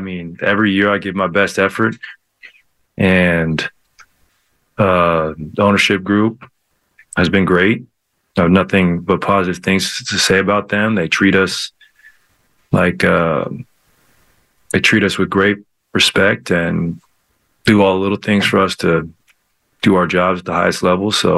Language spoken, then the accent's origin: English; California, United States; born or raised there